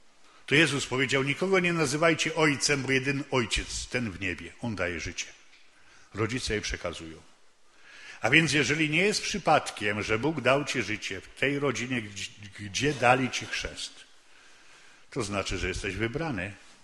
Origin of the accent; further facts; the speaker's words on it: Czarny Dunajec, Lesser Poland, Poland; Ja pochodzę tu z tych stron, trochę bardziej w stronę Nowego Targu, Czarnego Dunajca. Tam się urodziłem.